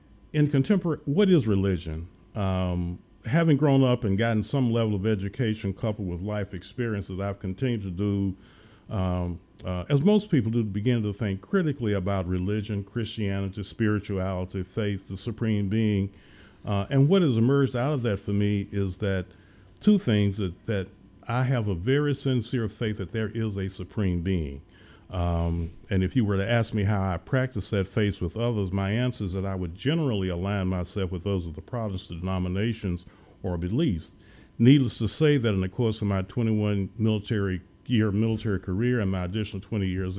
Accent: Tennessee, United States; I grew up in Middle Tennessee, Wilson County. I grew up with my grandparents.

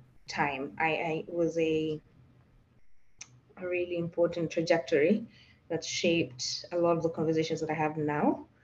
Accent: Kenya; first language Tugen; English is a second language; sang it in my mother tongue, which is Tugen, Kalenjin Tugen

